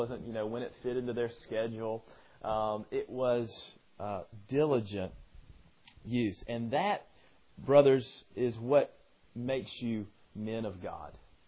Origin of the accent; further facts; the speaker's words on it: Elkin, North Carolina, United States; I grew up in Elkin, North Carolina. There was one Jewish family in our town